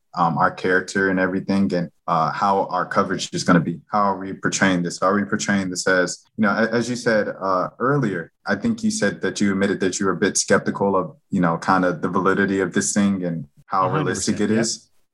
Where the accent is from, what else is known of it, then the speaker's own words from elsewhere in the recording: Atlanta, Georgia, United States; And I'm from Atlanta.